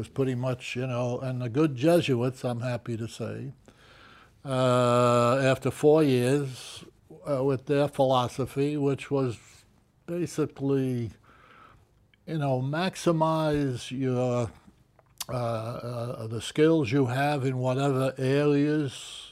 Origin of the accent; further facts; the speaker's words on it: New York City, New York, United States; In New York City, Manhattan. East End Avenue. Yeah, that was the rats and the cockroaches were bigger than the tenants.